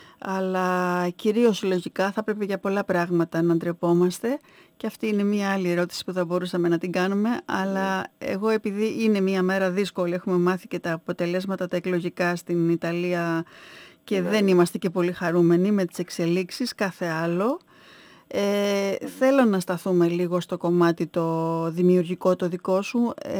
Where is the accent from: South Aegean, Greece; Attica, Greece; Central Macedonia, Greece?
Central Macedonia, Greece; Edessa; Από την Έδεσσα. Είναι από τα μέρη μου, γι' αυτό σε ρωτώ.